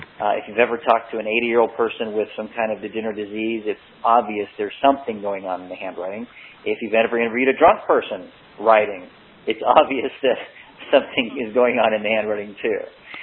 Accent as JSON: {"language": "English", "region": "the South", "country": "United States", "said": "I actually am from the South, too, and I intentionally got rid of my accent"}